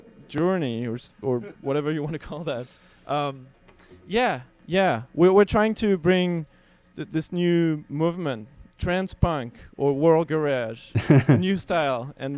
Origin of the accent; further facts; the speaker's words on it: France; moved away as an adult; now in United States; I'm from France, and I moved to the States a few years ago, like 5 years ago.